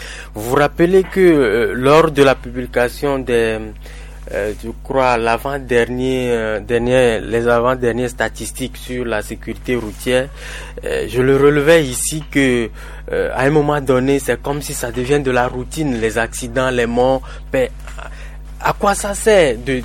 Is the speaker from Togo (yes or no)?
yes; Togo; Nous on est Togolais